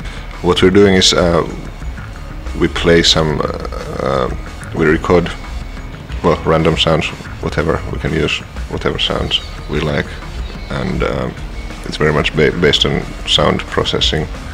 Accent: Helsinki, Uusimaa, Finland; we come from Helsinki, Finland

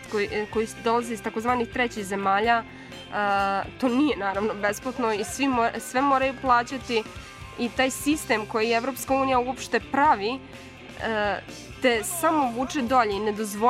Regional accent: Bosnia & Herzegovina; now in Ljubljana, Slovenia; ja sam inače iz Bosne, ovo je treća godina kako sam u Sloveniji. Ja sam ovdje student, na postdiplomskom studiju sam, na fakulteti za društvene nauke ovdje u Ljubljani.

